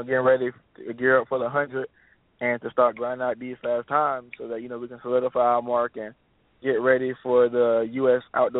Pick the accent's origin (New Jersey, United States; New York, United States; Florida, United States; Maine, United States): Florida, United States; Orlando; It's my hometown. You know, I'm from Orlando, Florida.